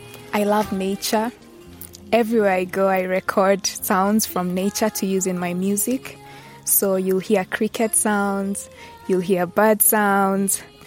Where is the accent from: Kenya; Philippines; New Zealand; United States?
Kenya; Diani, Kwale County; I was born and raised in Diani.